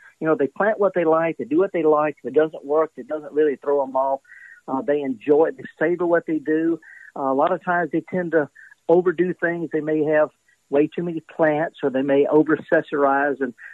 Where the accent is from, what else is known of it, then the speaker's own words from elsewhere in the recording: Mississippi, United States; I'm born and raised in Mississippi. My great-grandmother was a horticulturist, lived across the street.